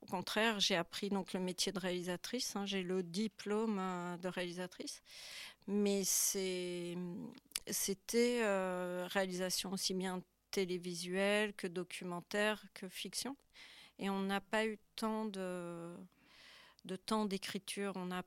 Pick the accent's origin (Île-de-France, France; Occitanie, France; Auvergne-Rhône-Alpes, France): Auvergne-Rhône-Alpes, France; Lyon; Je viens de Lyon, qui est la ville qui est des Frères Lumière